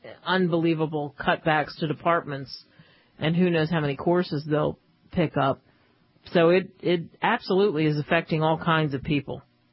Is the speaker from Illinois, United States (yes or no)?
yes; Illinois, United States; I'm a Cubs fan, and I grew up in Illinois and all that stuff.